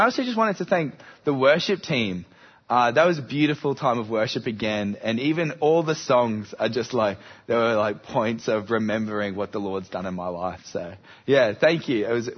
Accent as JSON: {"language": "English", "town": "Bendigo", "region": "Victoria", "country": "Australia", "said": "We just got married in November, and we're from Bendigo."}